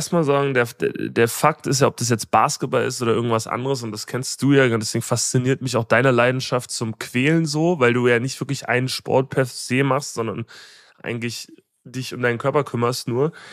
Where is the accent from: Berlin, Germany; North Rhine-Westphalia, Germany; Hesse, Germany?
Berlin, Germany; ich bin ziemlich privilegiert im Prenzlauer Berg aufgewachsen.